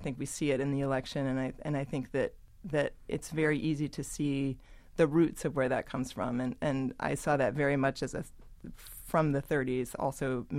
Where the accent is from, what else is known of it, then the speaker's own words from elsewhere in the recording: Cleveland, Ohio, United States; also born or lived in San Diego / Chicago; now in Brooklyn, United States; There was a short stint in Chicago, where my parents are both from. But yes, I grew up mainly in Cleveland and in San Diego.